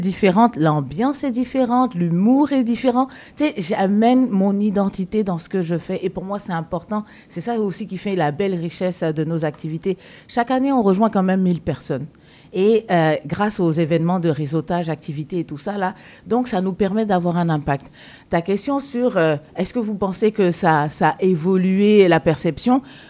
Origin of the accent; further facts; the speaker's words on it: Côte d’Ivoire; moved away as an adult; also born or lived in France; je suis née, j'ai grandi en Côte d'Ivoire, j'ai vécu quand même 17 ans en France, ça fait plus de 16 ans que je suis ici.